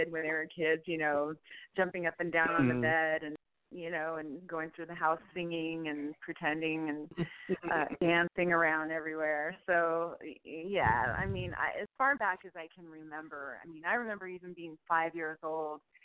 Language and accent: English; California, United States; also born or lived in Mobile, Alabama / Fort Walton Beach, Florida; now in Las Vegas, United States; I was born in Mobile, Alabama. And then I lived in Fort Walton Beach, Florida, until I was about 9. And then my family moved to California. Then we moved back and forth between Modesto and Fresno.